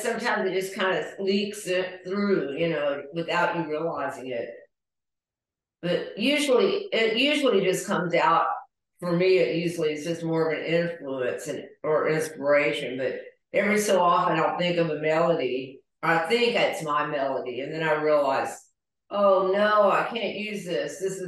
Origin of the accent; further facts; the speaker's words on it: the South, United States; And we're both from the South, and it was weird.